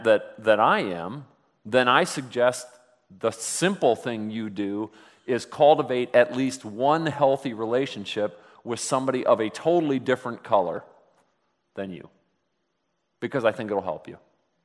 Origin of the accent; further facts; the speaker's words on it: Cuyahoga Falls, Ohio, United States; I grew up in Cuyahoga Falls, still live there today. Born in the 60s, mid-60s, Cuyahoga Falls was often labeled Caucasian Falls because it was a predominantly, and still is, a very predominantly white community.